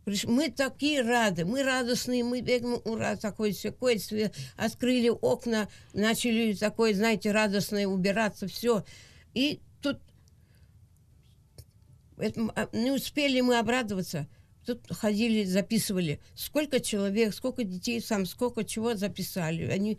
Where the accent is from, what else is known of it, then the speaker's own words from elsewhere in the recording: Dermenkoi, Crimea, Ukraine; Родилась в Ялтинский район, деревня Дерменкой. А наша деревня, она под лесом.